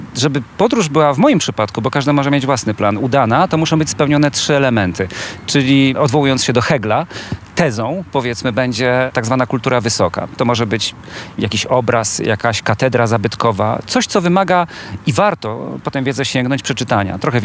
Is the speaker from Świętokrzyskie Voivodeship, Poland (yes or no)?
yes; Świętokrzyskie Voivodeship, Poland; w Wilkowie, to jest pod Kielcami, niedaleko Cezyny, moje rodzinne strony